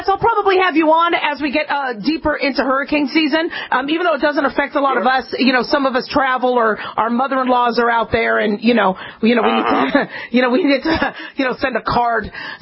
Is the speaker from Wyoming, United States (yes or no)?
no; Arizona, United States; now in Las Vegas, United States; I grew up in Arizona, so we had scorpions all the time, and I was a tougher kid than I am now. I've been in Vegas off and on since 81.